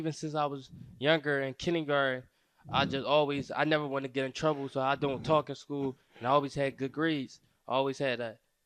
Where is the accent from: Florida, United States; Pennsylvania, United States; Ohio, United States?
Pennsylvania, United States; Philadelphia; I'm from North Philadelphia. I went to Roman Catholic. I graduated from Roman Catholic. And my family, not so big. I grew up near like Temple Dale, North Philly.